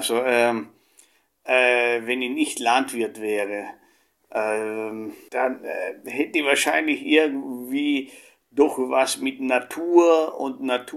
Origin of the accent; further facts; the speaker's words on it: Italy; ich komme aus Italien ursprünglich